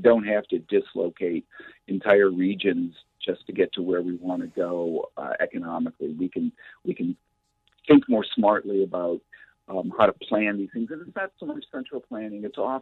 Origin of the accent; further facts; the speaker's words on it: Michigan, United States; I'm from Michigan, and Michigan went through a very big wind development stage in the last decade.